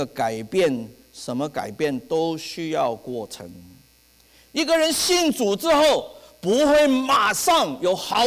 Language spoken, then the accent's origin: Chinese; Hong Kong; first language Cantonese; 我们教会里面很多很多贱猪，我们香港人叫贱猪哈、啊。